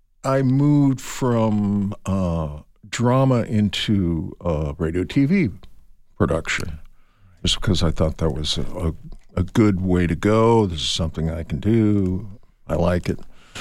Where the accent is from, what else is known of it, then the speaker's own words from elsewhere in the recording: Phoenix, Arizona, United States; I grew up in Phoenix watching the Wallace and Ladmo children's show.